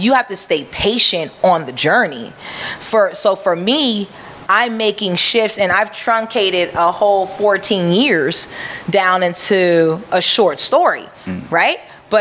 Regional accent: Jamaica; I'm Jamaican.

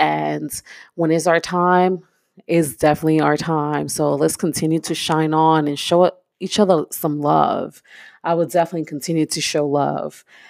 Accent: Brooklyn, New York, United States; I'm this kid from East New York, Brooklyn, who grew up, was raised in the projects, born and raised in the projects.

